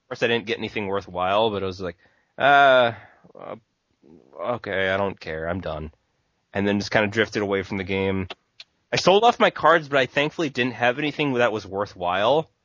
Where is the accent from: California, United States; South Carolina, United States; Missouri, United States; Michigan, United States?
Missouri, United States; St. Louis; I'm from St. Louis, Missouri, so like Midwest.